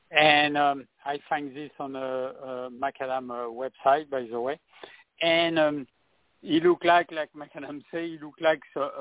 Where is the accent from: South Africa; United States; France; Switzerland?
France; English is a second language; because me, which I am not an American, I am French, like Peter said at the beginning